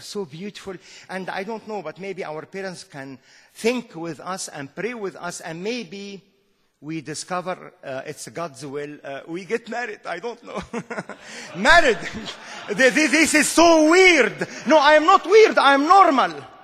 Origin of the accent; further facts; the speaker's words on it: Egypt; I am from Egypt.